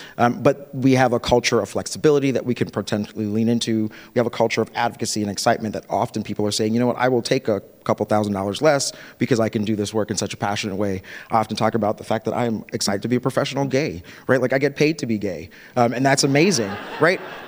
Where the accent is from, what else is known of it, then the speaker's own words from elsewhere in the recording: Jamaica; I'm also Jamaican, so the joke is always you have three jobs, right?